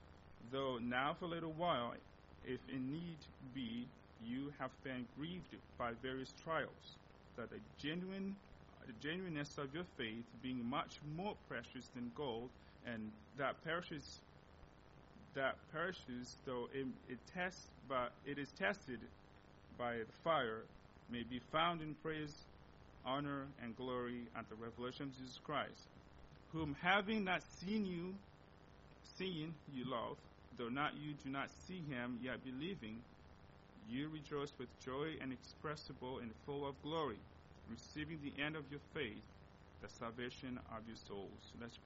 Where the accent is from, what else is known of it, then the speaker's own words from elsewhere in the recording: DR Congo; first language Lingala; English is a second language; now in United States; because I grew up speaking Lingala in Congo and English here in America.